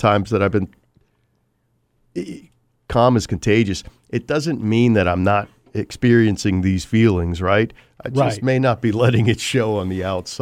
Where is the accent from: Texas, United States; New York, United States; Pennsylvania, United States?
New York, United States; also born or lived in Idaho; Growing up in New York, I could have told you who lived up and down my entire street. My street was like a mile long.